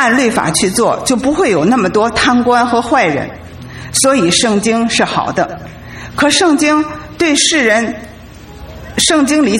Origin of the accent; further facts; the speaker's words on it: Tianjin, China; moved away as an adult; now in United States; 我是来自中国天津。来美国以前，我没有进过教会